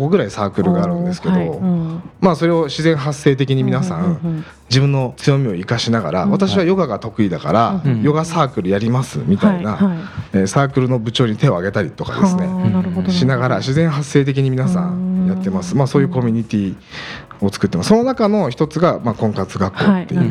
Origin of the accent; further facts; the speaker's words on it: Gifu, Japan; 僕も岐阜出身ですけれども、